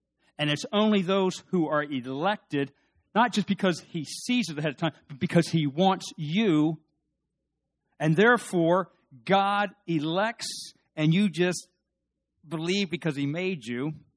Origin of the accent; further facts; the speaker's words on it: United States; Yeah, I'm an American.